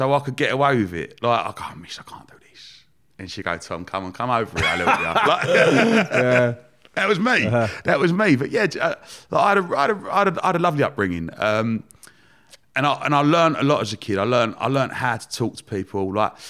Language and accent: English; Romford, London, United Kingdom; I grew up in Romford. I love Romford. Romford's the centre of the universe. Best town in the world. Grew up there, lovely family.